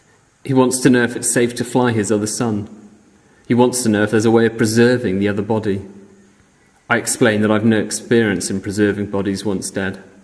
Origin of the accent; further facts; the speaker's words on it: United Kingdom; Yet, being British, I'm meant to be the funny, sardonic one.